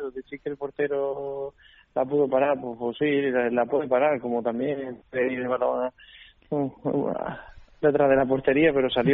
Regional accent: Montoro, Andalusia, Spain; yo soy de Montoro, un pueblo de Córdoba.

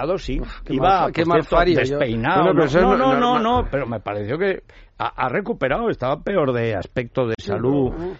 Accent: Aragon, Spain; Hombre, si yo soy aragonés.

